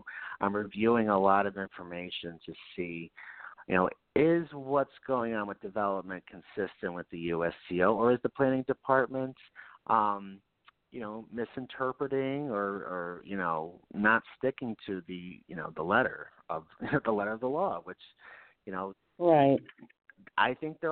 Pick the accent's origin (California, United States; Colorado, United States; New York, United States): New York, United States; Knox; I'm actually going up to my hometown, the town of Knox. It's up in the Helderberg Hilltowns.